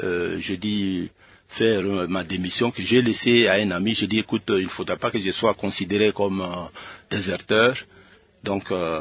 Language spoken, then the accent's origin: French; Luena, Haut-Lomami, DR Congo; born or raised there; also born or lived in Kolwezi / Lubumbashi